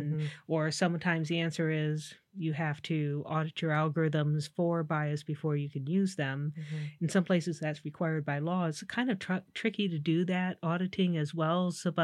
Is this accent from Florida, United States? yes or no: no; Michigan, United States; I grew up in Southwest Michigan, among the apple trees and the peach trees, swimming in the beach on the beach of Lake Michigan. Home turf.